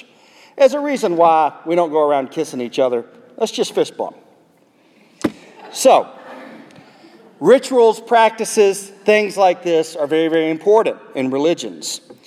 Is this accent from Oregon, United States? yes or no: no; South Carolina, United States; this is in South Carolina. That explains a lot of it. That's my home state.